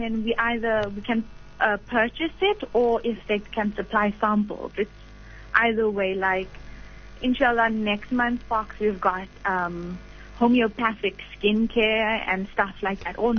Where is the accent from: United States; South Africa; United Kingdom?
South Africa; Durban, KwaZulu-Natal; now in Bloemfontein, South Africa; I'm from Durban, but living in Bloemfontein.